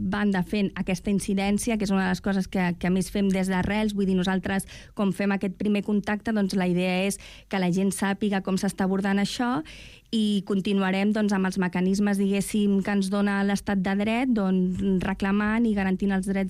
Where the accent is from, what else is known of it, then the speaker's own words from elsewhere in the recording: Barcelona, Catalonia, Spain; com a catalans i barcelonins